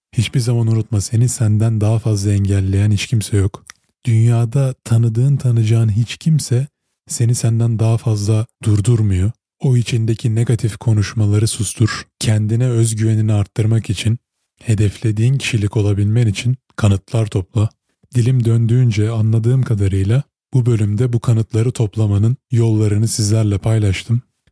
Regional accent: İzmir, Turkey; now in Canada; İzmir'de doğdum, büyüdüm. Sonra Kanada'ya geldim.

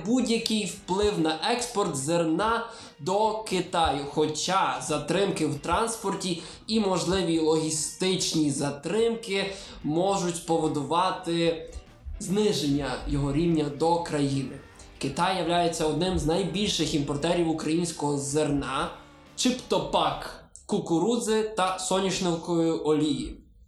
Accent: Zakarpattia Oblast, Ukraine; accent: Transcarpathian; Мій закарпатський акцент ховає всі можливі інформаційні ресурси.

